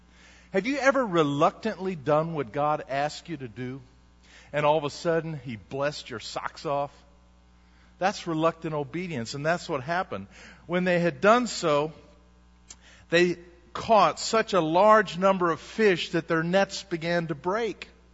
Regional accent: Huntsville, Alabama, United States; Most people think I should be from Deutschland, from the old country, but I'm actually from Huntsville, Alabama.

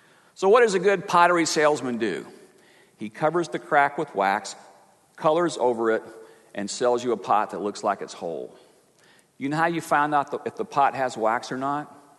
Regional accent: the South, United States; Growing up in the Bible Belt, didn't know anything different.

